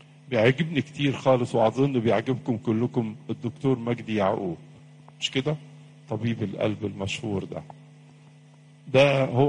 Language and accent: Arabic; Egypt; وعندنا في مصر نسبة كبيرة جدا